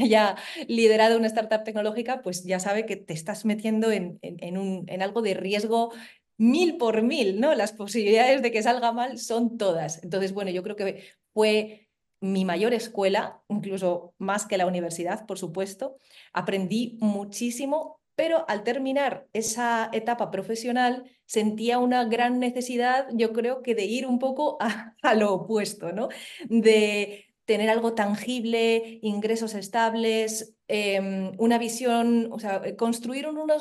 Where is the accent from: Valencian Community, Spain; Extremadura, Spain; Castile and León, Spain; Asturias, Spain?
Castile and León, Spain; Soria; Nací y me crié en Soria, en España. De hecho, Soria es de las ciudades más pequeñas de España y a pesar de vivir en un sitio tan pequeño, con tan pocas posibilidades a nivel laboral